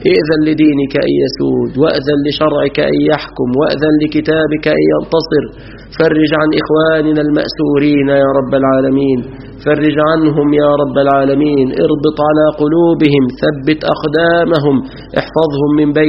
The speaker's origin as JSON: {"language": "Arabic", "country": "Egypt"}